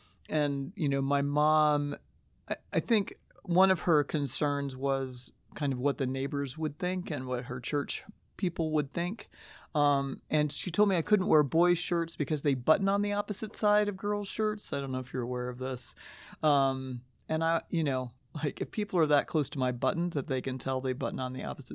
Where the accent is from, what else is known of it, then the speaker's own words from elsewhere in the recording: Indiana, United States; And so I grew up in Southern Indiana with a Southern mom.